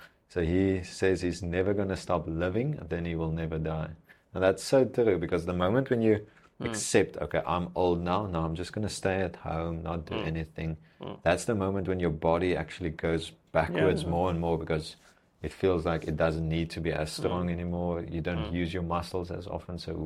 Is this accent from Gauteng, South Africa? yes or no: no; Langebaan, Western Cape, South Africa; I spoke to a guy once in my hometown, Langebaan.